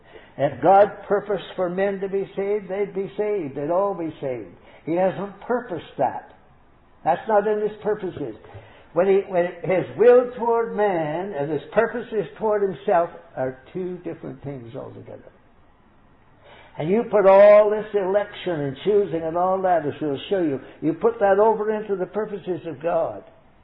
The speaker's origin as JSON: {"language": "English", "country": "Canada", "lives_now": "United States", "said": "I'm a Canadian, and I wasn't a Canadian until I was born in Canada."}